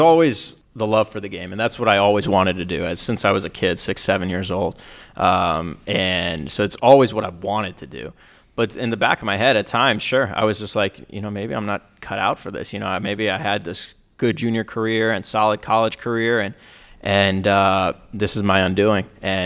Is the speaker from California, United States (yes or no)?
no; Jacksonville, Florida, United States; also born or lived in New York City; I was born in New York City. I lived in just outside New York City until I was 10. My parents worked in Manhattan, like I said, until I was 10. And then we moved down to Jacksonville.